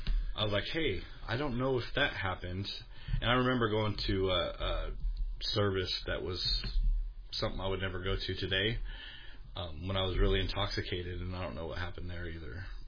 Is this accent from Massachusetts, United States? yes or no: no; Wyoming, United States; And being that we came from Wyoming, and, I mean, there's this big body of water right there.